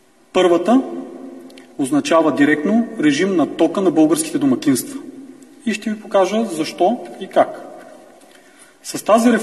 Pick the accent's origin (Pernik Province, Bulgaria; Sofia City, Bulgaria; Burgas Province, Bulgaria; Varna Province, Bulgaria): Burgas Province, Bulgaria; Burgas; защото съм бургазлия.